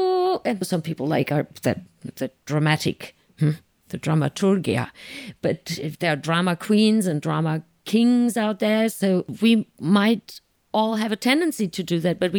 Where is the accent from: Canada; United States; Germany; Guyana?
Germany; Yeah, but not so much because I'm European too.